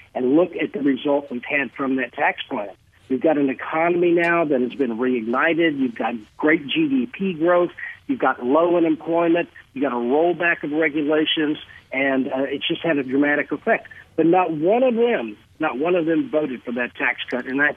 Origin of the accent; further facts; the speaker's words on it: Texas, United States; now in Memphis, United States; I was originally from Texas and actually moved here to Memphis to start the business.